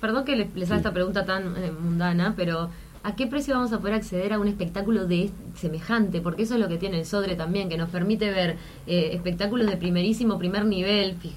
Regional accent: Uruguay; como uruguayo, me genera orgullo decir 250 pesos

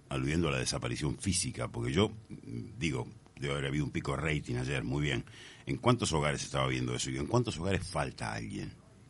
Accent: Uruguay; Yo soy un feliz uruguayo, me encanta ser de este lugar.

